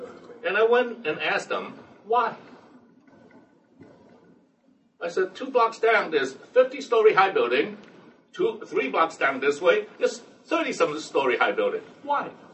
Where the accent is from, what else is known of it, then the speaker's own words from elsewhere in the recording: Brooklyn, New York, United States; And then I remember, you know, I grew up on Windsor Terrace. Now they call it Park Slope, but it's really Windsor Terrace.